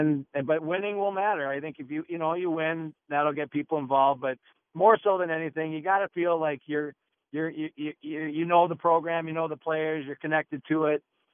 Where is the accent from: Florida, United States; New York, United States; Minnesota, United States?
Minnesota, United States; Minneapolis; maybe it's because I'm from Minneapolis and he's from South St. Paul.